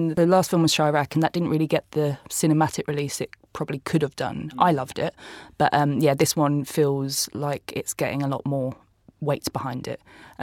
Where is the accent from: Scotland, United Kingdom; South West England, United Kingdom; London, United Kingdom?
London, United Kingdom; Hackney; it's a 80s London that I recognise from growing up in Hackney.